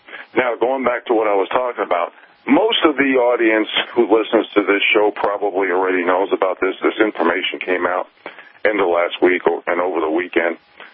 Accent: United States; You know, I hate to say this, being an American, being a patriot

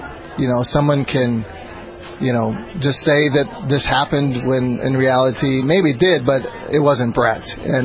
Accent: Minot, North Dakota, United States

